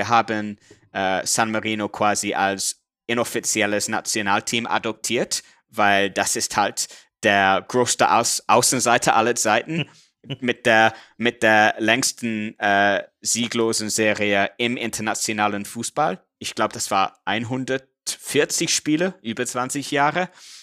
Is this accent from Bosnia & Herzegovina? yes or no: no; England, United Kingdom; German is a second language; now in Central Europe; Was ich als Engländer wirklich mag, wenn man in Mitteleuropa lebt, ist, dass es so einfach ist, mit dem Bus oder mit der Bahn zu anderen Ländern zu fahren